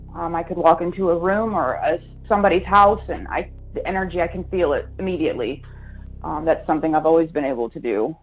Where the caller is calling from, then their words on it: North Carolina, United States; I'm calling from North Carolina.